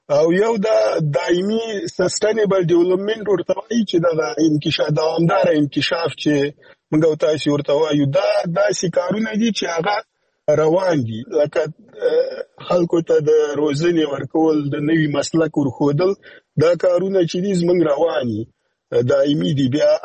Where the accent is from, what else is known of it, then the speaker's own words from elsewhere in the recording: Afghanistan; موږ خپل افغانان یو